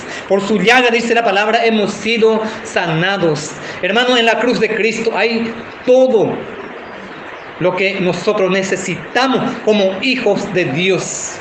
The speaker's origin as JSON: {"language": "Spanish", "town": "Colonia Independencia", "region": "Guairá", "country": "Paraguay", "tie": "born or raised there", "also_born_or_lived": "Ciudad del Este", "said": "vivía en Ciudad del Este, después en el 98 me mudé nuevamente a mi pueblo en la colonia Independencia. Esta colonia está distante de Villarrica, 30 kilómetros."}